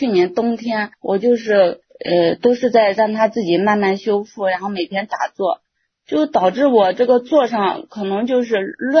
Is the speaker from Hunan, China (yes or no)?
no; Xuzhou, Jiangsu, China; 我是徐州这边的